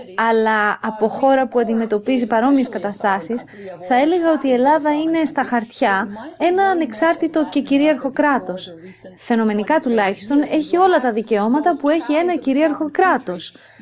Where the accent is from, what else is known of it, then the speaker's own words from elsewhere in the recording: New York, United States; Greek is a second language; also born or lived in Puerto Rico; now in Greece; Μεγάλωσα εν μέρη στη Νέα Υόρκη, γι' αυτό και μιλάω καλά αγγλικά, αλλά έζησα και κάποια χρόνια σαν παιδί στο Πουέρτο Ρίκο. Έχω όμως οικογενειακές ρίζες από την πλευρά του πατέρα μου, από την Κωνσταντινούπολη, τη Μικρά Ασία, και ενδεχομένως και από την Κρήτη.